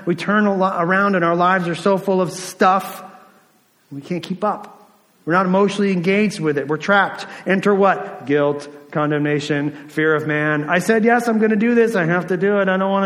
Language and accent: English; New Jersey, United States; Because we're from America, we're from New Jersey, we're all running really hard, we all have lots on our plate